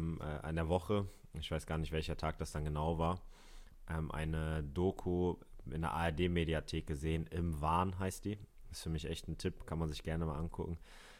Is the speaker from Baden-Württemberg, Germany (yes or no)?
no; Hamburg, Germany; Du weißt es ja, ich bin ein Hamburger Jung.